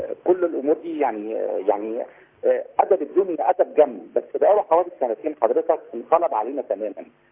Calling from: Saudi Arabia; معلش يا فندم، انا بكلمك من السعوديه

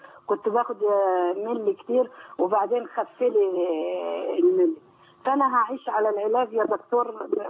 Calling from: Saudi Arabia; انا بتكلم من السعوديه، وانا بتعالج في جده عند دكتور

